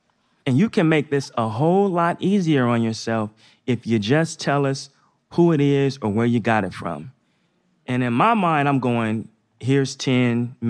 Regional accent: Northeast, United States; So I grew up in the Northeast. I played basketball just like all the other kids when I was young.

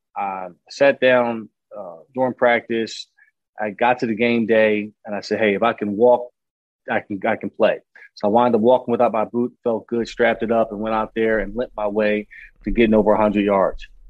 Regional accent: Philadelphia, Pennsylvania, United States; And I grew up in Philadelphia, right? So I grew up hating Dallas.

